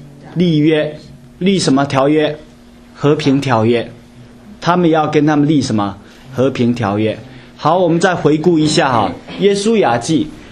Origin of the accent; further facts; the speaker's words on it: Fujian, China; 实际上呢，就是本来我们福建人嘛，对不对？我们用福建话讲一句